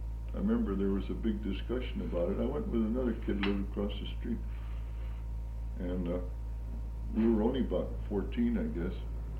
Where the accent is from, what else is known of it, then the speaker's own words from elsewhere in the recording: Kalamazoo, Michigan, United States; Well, I was born in Kalamazoo, Michigan in 1896.